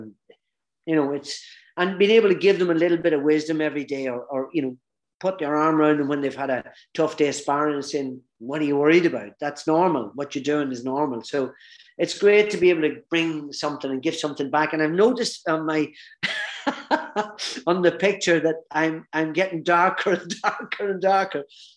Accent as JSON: {"language": "English", "region": "Northern Ireland", "country": "United Kingdom", "tie": "born or raised there", "said": "my home country and helped in the way we did to bring peace, even for, you know, several nights throughout the Troubles"}